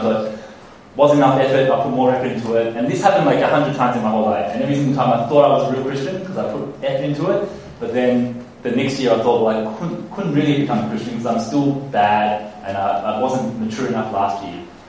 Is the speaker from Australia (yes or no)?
yes; Australia; also born or lived in Hong Kong; I was born in Hong Kong. I came to Australia when I was about 7, 8 years old because my grandparents wanted to escape the communists. And so we came to Australia.